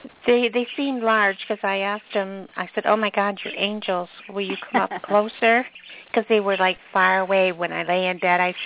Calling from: North Carolina, United States; North Carolina.

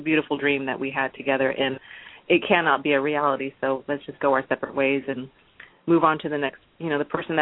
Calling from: California, United States; California.

